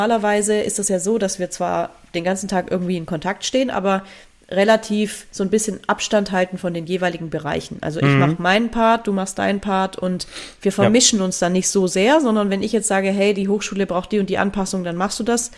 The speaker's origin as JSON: {"language": "German", "region": "Baden-Württemberg", "country": "Germany", "said": "ich bin Schwabe"}